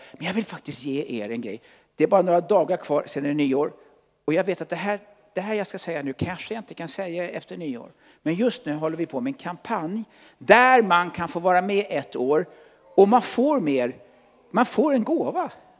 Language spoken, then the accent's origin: Swedish; Sigtuna, Stockholm County, Sweden; Själv kommer jag alltså från Sigtuna